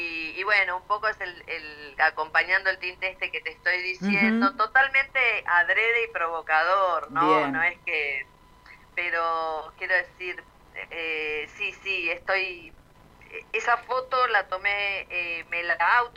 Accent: Banfield, Buenos Aires Province, Argentina; yo soy originalmente de Banfield. Ajá. Y mi universidad la hice en Lomas de Zamora

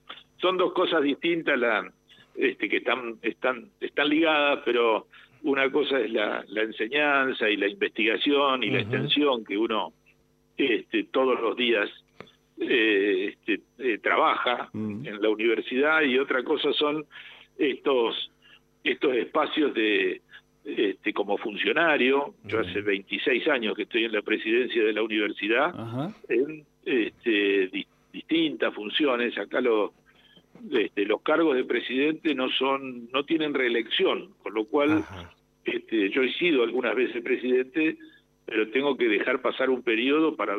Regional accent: San Pedro, Buenos Aires Province, Argentina; now in La Plata, Argentina; Sí, yo soy de San Pedro, de provincia de Buenos Aires.

